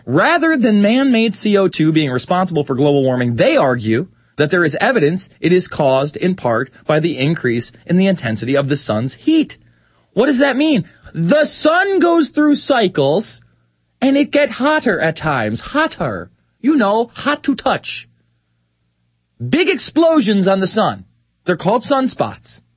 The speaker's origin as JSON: {"language": "English", "region": "New York", "country": "United States", "tie": "born or raised there", "said": "A lot of people out in Albany, New York, very close to my hometown, very close to my heart indeed."}